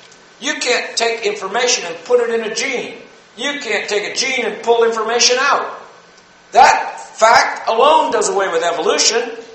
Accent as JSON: {"language": "English", "region": "Texas", "country": "United States", "said": "I'm from Texas, United States of America."}